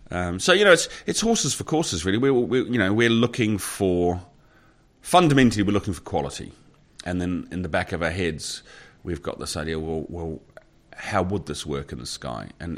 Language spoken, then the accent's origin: English; New Zealand; not just because I'm a Kiwi